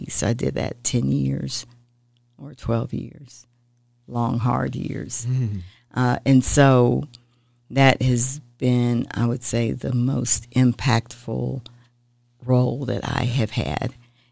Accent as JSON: {"language": "English", "town": "Austin", "region": "Texas", "country": "United States", "tie": "born or raised there", "said": "Born and raised in Austin. Graduated in 81, high school in 81, and went to Texas Women's University in Denton."}